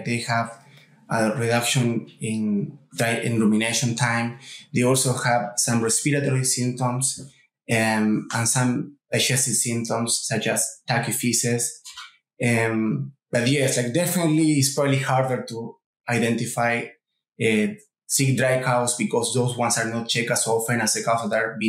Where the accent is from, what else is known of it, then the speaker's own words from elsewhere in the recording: Uruguay; English is a second language; moved away as an adult; I'm originally from Uruguay, where I completed my veterinary degree and my master.